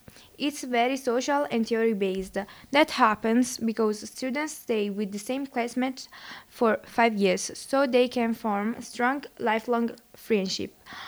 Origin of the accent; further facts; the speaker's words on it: Italy; English is a second language; I come from Italy. I'm 15 years old, almost 16, I live in Naples